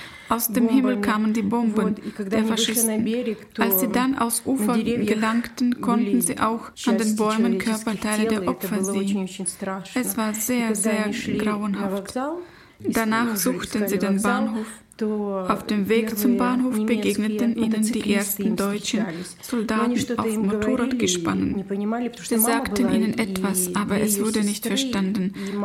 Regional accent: Ukraine; Ich stamme aus der Ukraine und bin in eine einfache hebräische Familie hineingeboren worden.

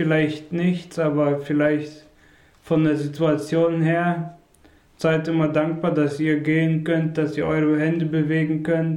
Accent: Germany; also born or lived in Jambul, Kazakhstan; geboren 1987 im Ort Jambul in Kasachstan. Ich lebe seit meinem zweiten Lebensjahr in Deutschland, bin seit 25 Jahren hier

